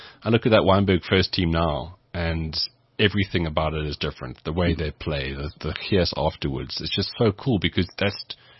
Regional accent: Cape Town, Western Cape, South Africa; I grew up in Cape Town

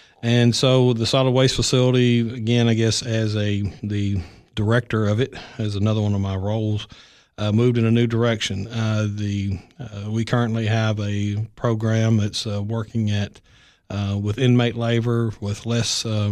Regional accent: Tennessee, United States; I was born in Cannon County. I left in the early 80s after high school and went off to college and then came back, served in the military.

